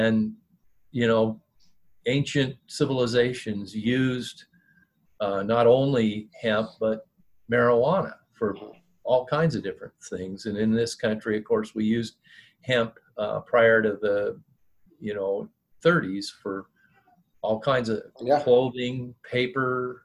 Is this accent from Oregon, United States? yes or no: yes; Oregon, United States; I'm originally from Oregon. So there's one of your states that, you know, back when I lived there, cannabis, smoking pot was like, if you got caught with less than an ounce, it was a parking ticket.